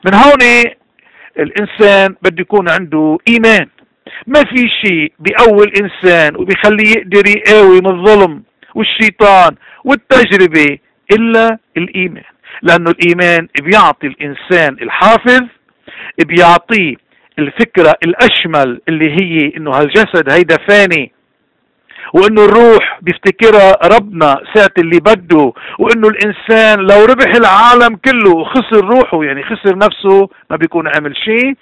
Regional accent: Lebanon; اليوم نقبل كلبنانيين انه نساوم حتى ما يقتلونا؟

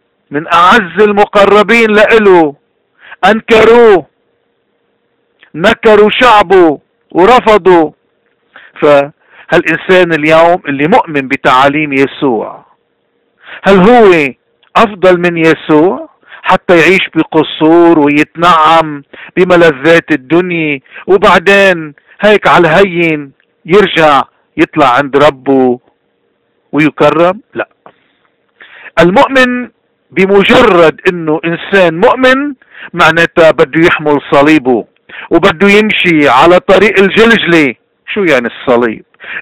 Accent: Lebanon; قديش نحن بحاجة اليوم كلبنانيين عموما وكمسيحيين تحديدا

